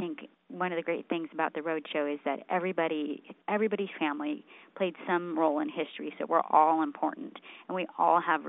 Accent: San Antonio, Texas, United States; Let me back up and say I'm originally from San Antonio. And you grow up with the Texas mythology of the Alamo and Davy Crockett and Sam Houston

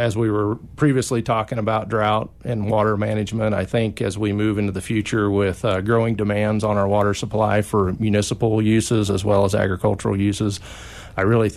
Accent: Kiowa, Kansas, United States; I was raised in South Central Kansas, a little town of Kiowa. Grew up in town, but my grandmother's farm was just a few miles away

